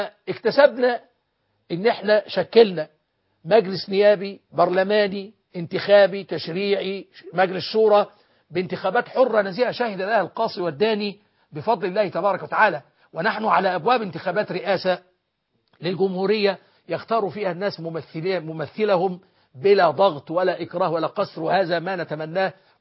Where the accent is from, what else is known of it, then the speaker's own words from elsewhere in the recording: Egypt; الحقيقة نحن كمصريين أنعم الله تعالى علينا بنعمة، وهي هذه الثورة المباركة